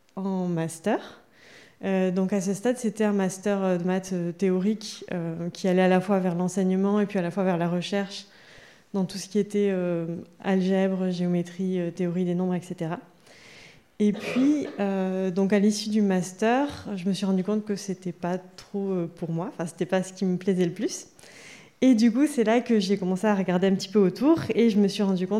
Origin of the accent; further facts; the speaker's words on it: Nouvelle-Aquitaine, France; Donc moi je viens du Pays Basque, comme on le voit dans mon nom. J'ai fait mon lycée à Bayonne